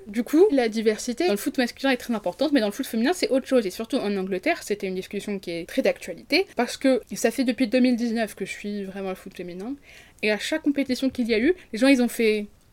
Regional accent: Paris, Île-de-France, France; nous, on vient de Paris. Quand je vois l'équipe de France féminine de foot ou l'équipe masculine de foot, j'ai l'impression de voir la France dans laquelle j'ai toujours vécu.

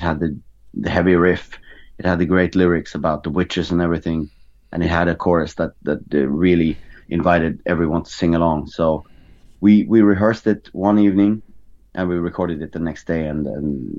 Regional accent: Norway; English is a second language; we added some black metal references towards the end of the song to really emphasize that we are from Norway, and we also have that tradition of black metal and the Norwegian language and tradition with us.

